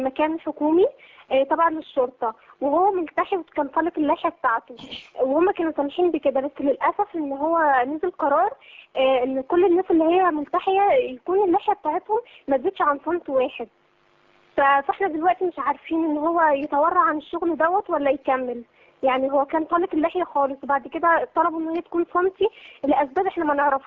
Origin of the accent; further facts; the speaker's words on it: United Arab Emirates; أنا من الإمارات ومش متاح لي أن أنا أسأل أي شيخ تاني